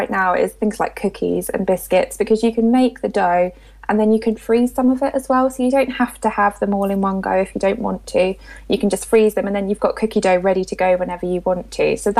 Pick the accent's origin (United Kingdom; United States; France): United Kingdom; Wales; moved away as an adult; now in Cambridge, United Kingdom; Yeah, so I am Welsh originally and I moved to Cambridge to go to university.